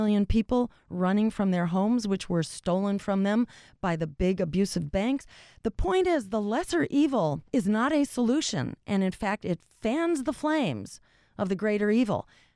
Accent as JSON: {"language": "English", "region": "Massachusetts", "country": "United States", "said": "It was the Democrats who killed campaign finance reform in my home state in Massachusetts."}